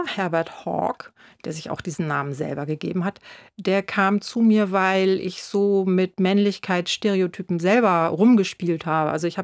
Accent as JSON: {"language": "German", "town": "Pinneberg", "region": "Schleswig-Holstein", "country": "Germany", "said": "Nun, ich komme ja aus Pinneberg, Schleswig-Holstein. Das war jetzt nicht so die Kernzelle des Punk und ich auch nicht."}